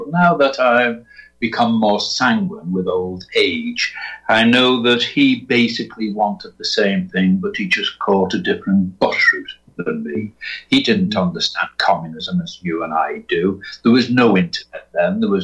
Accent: Liverpool, North West England, United Kingdom; born there; I'm Irish national, by the way. But I have two nationalities. I have British nationality because I was born in Liverpool as a contemporary of the …, and I have Irish parentage, Irish blood gone back 2,000 years.

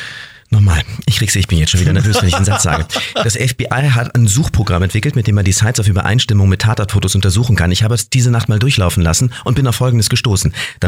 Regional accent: Hilden, North Rhine-Westphalia, Germany; born there; also born or lived in Grevenbruch / Fulda; Im Pass steht Hilden. Wir haben zu der Zeit in Grevenbruch gewohnt.

